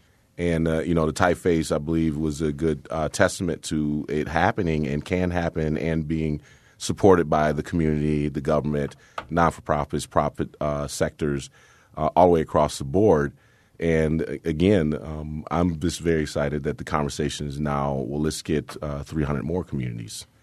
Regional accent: Milwaukee, Wisconsin, United States; I'm from Milwaukee and I grew up on this street.

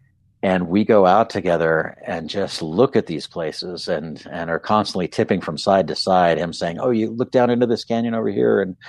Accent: Arizona, United States; also born or lived in Colorado; I did live as a kid on the Front Range, which is high desert-ish, but I'm from Arizona originally and grew up down there in the Sonoran Desert.

